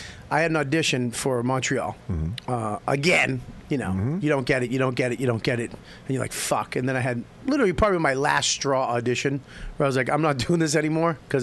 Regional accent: Scotland, United Kingdom; I'm from Scotland. We have to be... We have to fight our way to everything.

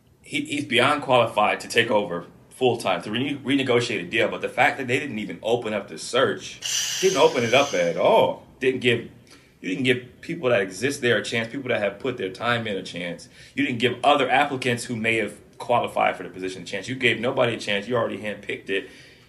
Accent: Canton, Ohio, United States; Yeah, so I grew up in Canton, Ohio, like you said before.

